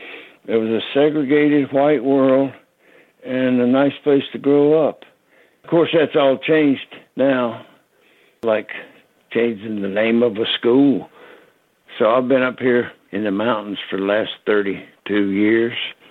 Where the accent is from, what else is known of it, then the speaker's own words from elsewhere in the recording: North Carolina, United States; born there; I was born in Granville County, North Carolina, just north of Raleigh. It was a small town, but a nice place to be born.